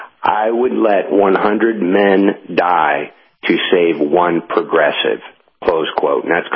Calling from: Tampa, Florida, United States; in Seminole Heights.

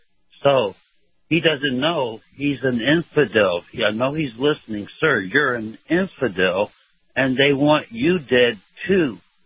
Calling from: Tampa, Florida, United States; Hey, Kyle. … from West Tampa.

